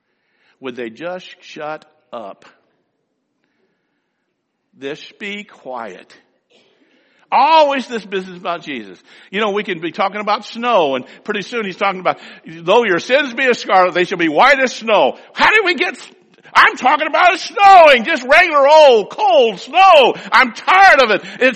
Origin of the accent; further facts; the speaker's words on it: Biloxi, Mississippi, United States; born there; Of course, there's a problem there because I was born in Mississippi. Can you imagine that? Biloxi, Mississippi. I've only been there once my whole life, except when I was born there.